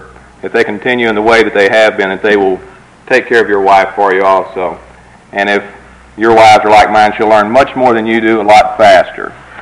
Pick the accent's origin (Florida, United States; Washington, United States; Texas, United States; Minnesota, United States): Texas, United States; This population growth, as I look at this in Texas, being a Texan, there in Del Rio